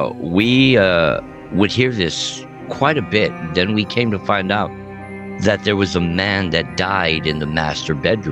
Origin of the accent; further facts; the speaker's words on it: Montebello, California, United States; The first one was the house I grew up with in Southside Montebello.